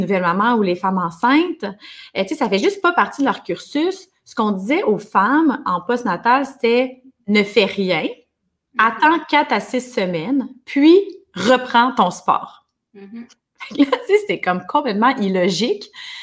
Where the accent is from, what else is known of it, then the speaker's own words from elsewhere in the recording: Quebec City, Quebec, Canada; Puis on habitait en campagne, puis j'ai dit à mon chum, on déménage à Québec, je viens de Québec, on déménage à Québec, on s'installe au centre-ville